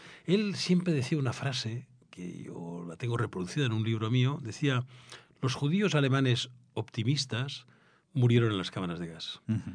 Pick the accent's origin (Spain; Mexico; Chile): Spain; Barcelona, Catalonia; born there; Yo nací el año 41 en Barcelona.